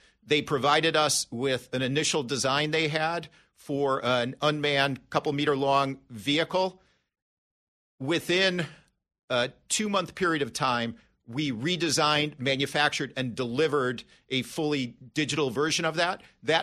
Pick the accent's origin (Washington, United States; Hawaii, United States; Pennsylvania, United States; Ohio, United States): Ohio, United States; Cleveland; I grew up blue collar in Cleveland.